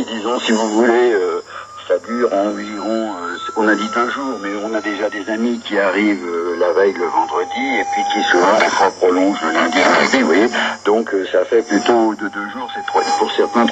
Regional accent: France; je pense que chez nous en France, ils peuvent être dans les villes et qu'en campagne

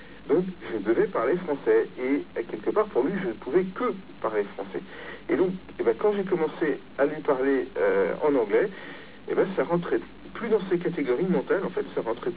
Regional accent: France; Ça m'est arrivé plein de fois de parler anglais, ou allemand, ou russe, d'ailleurs avec des Coréens qui savaient que je suis français sans que ça pose de problème.

